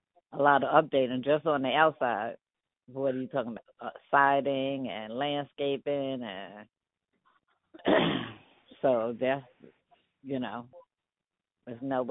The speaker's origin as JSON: {"language": "English", "region": "New York", "country": "United States", "lives_now": "Richmond, United States", "said": "No, I'm from New York."}